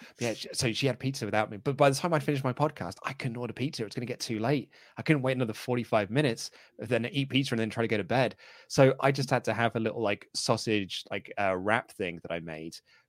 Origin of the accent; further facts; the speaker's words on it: United Kingdom; maybe it's just because I'm British, I'm a brown sauce kind of guy.